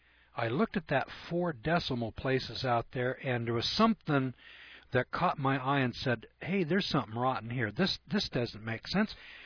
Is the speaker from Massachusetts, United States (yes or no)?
no; California, United States; now in Idaho, United States; You know, I'm from California. What do I know about Idaho politics?